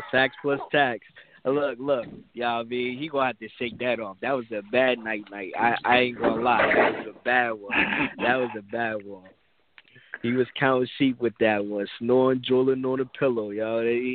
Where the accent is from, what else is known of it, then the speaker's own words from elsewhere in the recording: Brownsville, New York, United States; I'm gonna say Mike Tyson because I'm from Brownsville. I feel that pain a little different.